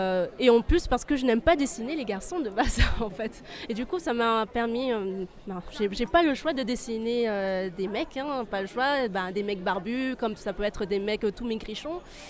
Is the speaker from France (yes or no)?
no; China; je suis une chinoise et je suis une asiatique